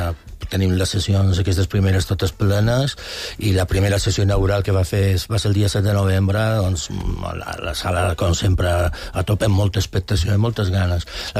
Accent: Balearic Islands, Spain; also born or lived in Soria, Spain; que un és d'on ha estudiat a l'escola i el batxillerat, som ben mallorquí.

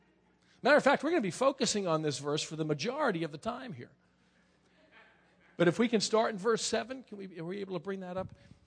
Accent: Staten Island, New York, United States; Growing up in Staten Island, New York, we used to go on vacation every August, and we would go over to Mountain Lake House in the Poconos.

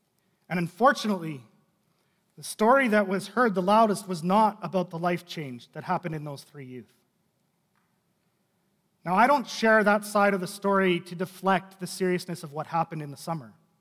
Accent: Kelowna, British Columbia, Canada; also born or lived in Saskatoon; I grew up in Kelowna, BC. Actually, my first 10 years were here in Saskatoon, and then we moved out to Kelowna when I was about 11.

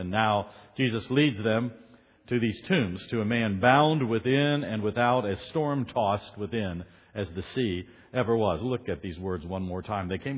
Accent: Harrisonburg, Virginia, United States; If they know America very well, I might say I'm from Virginia. If they know Virginia a little bit better, I might say I'm from the Valley. But if they know the Valley really well, I might say I'm from Harrisonburg.

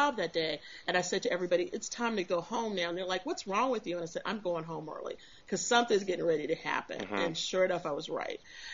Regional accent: Texas, United States; I'm from Texas. I know this, okay?

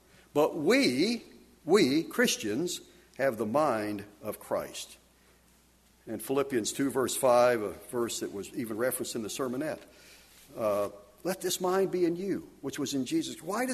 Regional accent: Arkansas, United States; You know, I grew up in Arkansas. I know you're surprised, but I did. And we had every year of elementary school, we had Arkansas history.

